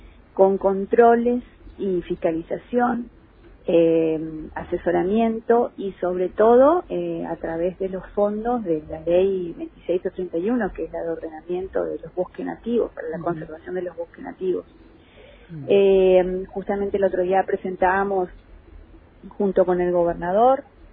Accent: Pozo Azul, Misiones, Argentina; De donde soy yo

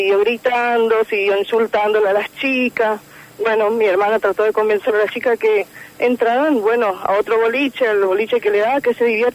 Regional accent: San Ignacio, Misiones, Argentina; Yo soy de San Ignacio, sí.

